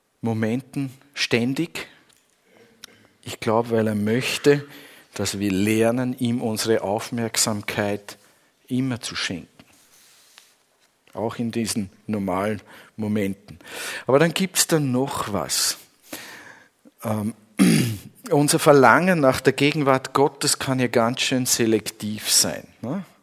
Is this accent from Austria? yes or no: no; Switzerland; Ich komme ja aus der Schweiz und dann war für mich, in der Schweiz gibt es auch sehr katholische Gebiete, aber ich komme aus einem anderen Teil.